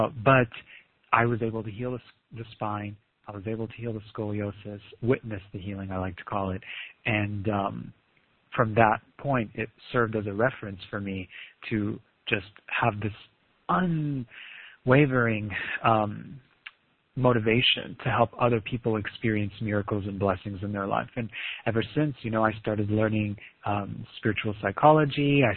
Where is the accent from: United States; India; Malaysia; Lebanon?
Lebanon; I was born in Lebanon and grew up in a civil war in the 80s and early 90s.